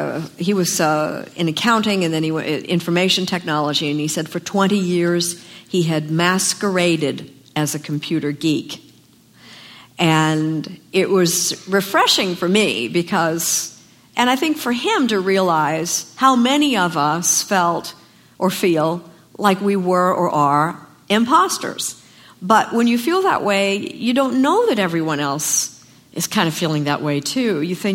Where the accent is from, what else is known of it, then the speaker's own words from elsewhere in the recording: Indianapolis, Indiana, United States; moved away as an adult; also born or lived in Chicago; now in New York City, United States; I left Chicago. I'm from Indianapolis, so I worked in Chicago 1 year. Packed my bags, show up in New York City